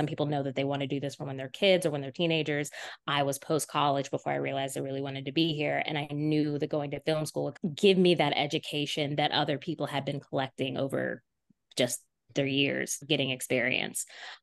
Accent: Tennessee, United States; also born or lived in Memphis / Nashville; I'm originally from Tennessee. I grew up between Memphis and Nashville.

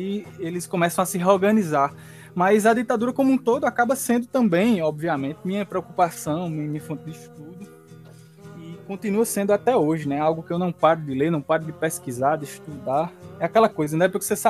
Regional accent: Campina Grande, Paraíba, Brazil; Sou daqui de Campina Grande, me formei na UFCG, em seguida fiz o mestrado.

